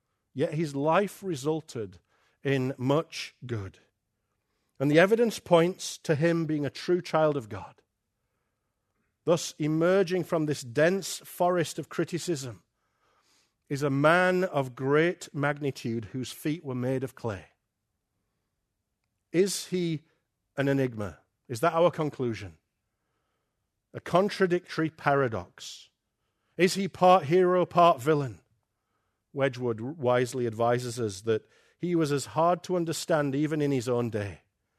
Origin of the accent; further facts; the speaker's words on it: England, United Kingdom; Is it because I'm English and not Scottish, like some other speakers here?